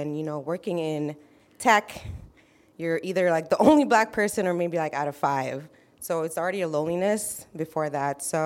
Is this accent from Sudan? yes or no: yes; Sudan; born there; So I was born in Sudan, Africa.